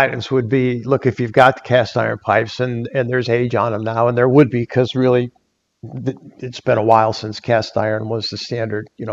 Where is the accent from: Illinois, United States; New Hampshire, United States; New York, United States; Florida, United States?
Illinois, United States; Chicago; I remember growing up in Chicago in a very old neighborhood at the time, even, I feel like every house had a grease trap in it.